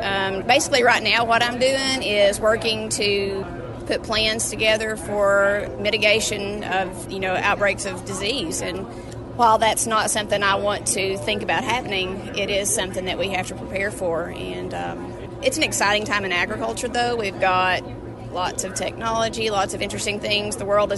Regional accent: Tennessee, United States; I have always wanted to be a veterinarian. I grew up in Fentress County.

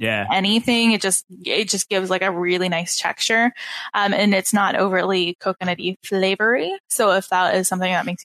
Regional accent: Canada; Because I'm Canadian, I have a hard time judging who is famous in Canada and America or just like solely Canada.

